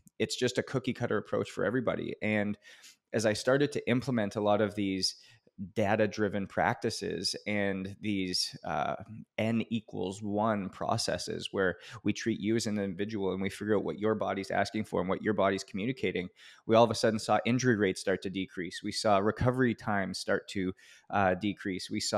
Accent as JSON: {"language": "English", "country": "Canada", "tie": "born or raised there", "said": "And I was born and raised in Canada, and I grew up playing hockey just like every other kid"}